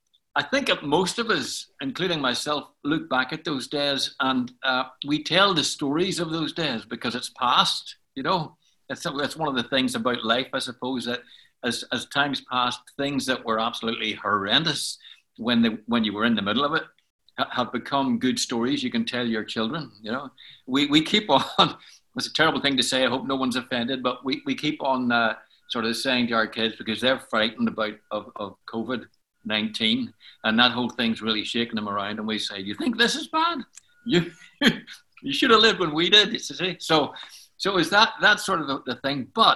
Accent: Belfast, Northern Ireland, United Kingdom; I was born in Belfast, and in fact, I was born in Donegal Pass in Belfast, which is on the south side, very working class sort of a area, and my parents were sort of working class. They moved over to the East Belfast.

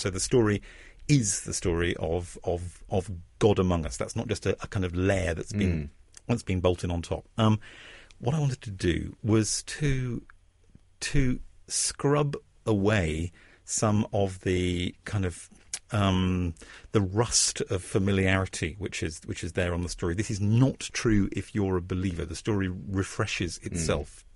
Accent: England, United Kingdom

